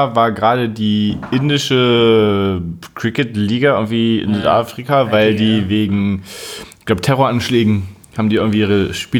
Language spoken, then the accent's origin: German; Hanover, Lower Saxony, Germany; als Hannoveraner